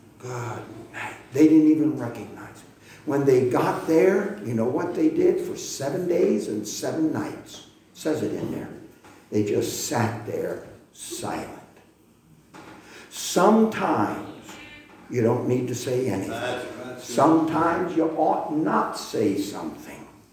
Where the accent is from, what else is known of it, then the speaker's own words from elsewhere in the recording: India; I am an Indian, non-Christian, who studied in Catholic school, but found my way through it, through the Catholic school.